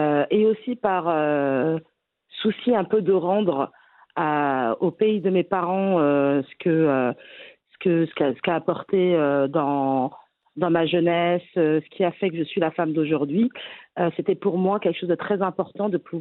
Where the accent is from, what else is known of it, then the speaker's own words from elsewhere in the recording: Paris, Île-de-France, France; J'ai fait mes études en France, j'ai grandi en France et en plus, plus spécifiquement, à Paris.